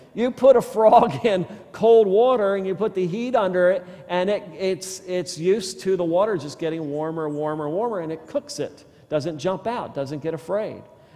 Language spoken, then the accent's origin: English; Louisiana, United States; I grew up in Louisiana, and we used to catch bullfrogs in the creek